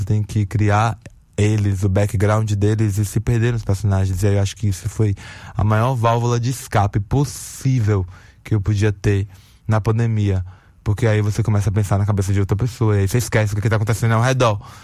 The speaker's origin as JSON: {"language": "Portuguese", "town": "Alagoinhas", "region": "Bahia", "country": "Brazil", "said": "a gente é de Alagoinhas, né? Meu pai é de Tanquinho. A gente morava em Alagoinhas."}